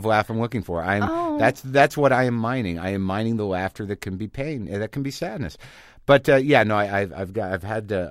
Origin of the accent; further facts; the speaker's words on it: New Mexico, United States; I grew up in New Mexico. I understand flat land